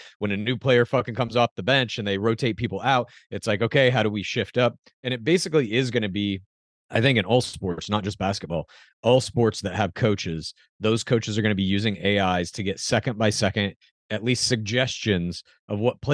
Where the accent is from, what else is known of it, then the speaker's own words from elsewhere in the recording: Dallas, Texas, United States; I grew up in Dallas